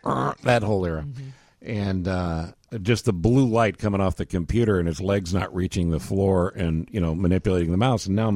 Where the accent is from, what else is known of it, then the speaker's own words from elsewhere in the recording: New York, United States; You know, and I grew up near Cornell.